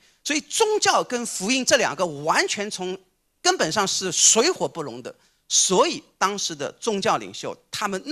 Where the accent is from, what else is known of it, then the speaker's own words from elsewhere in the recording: Shanghai, China; accent: Shanghainese; 如果用我们上海话来说、就是拎不清，